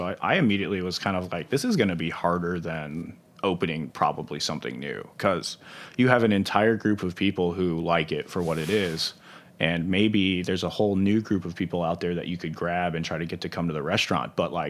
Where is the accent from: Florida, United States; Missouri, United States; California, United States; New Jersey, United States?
Missouri, United States; St. Louis; Because at the end, I'm still from St. Louis too.